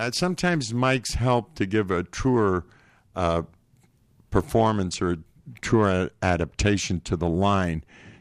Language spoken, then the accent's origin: English; Panama; I was born and raised in Panama, and I remember my very first song that I did